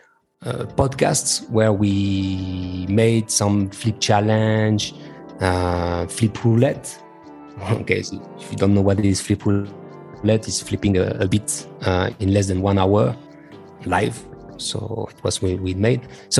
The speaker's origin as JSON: {"language": "English", "town": "Bordeaux", "region": "Nouvelle-Aquitaine", "country": "France", "second_language": "English", "said": "I come from France. I'm born in Bordeaux, France."}